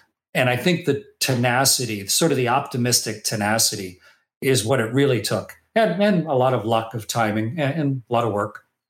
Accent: Canada; Well, when I was that little kid growing up in Canada, obviously there was no space station.

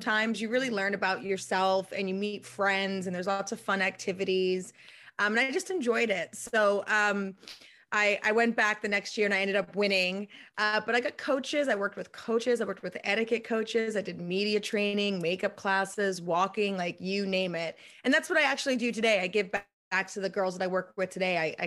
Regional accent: Rhode Island, United States; I'm originally from Rhode Island, the smallest state in the union, born and raised.

